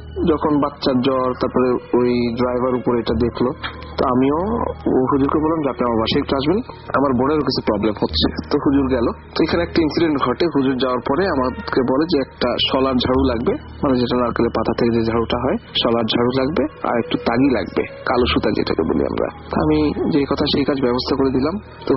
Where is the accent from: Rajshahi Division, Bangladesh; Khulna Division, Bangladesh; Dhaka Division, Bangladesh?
Khulna Division, Bangladesh; Khulna; আমাদের বাড়ি অ্যাকচুয়ালি খুলনাতে। আমাদের বাড়ি ছিল টিভি বন্ডের রোডে, সে বাড়িতে এখনো আছে।